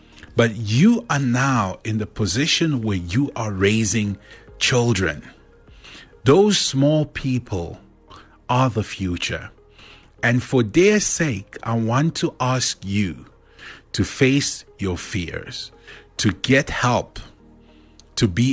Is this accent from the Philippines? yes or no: no; South Africa; because we are South African.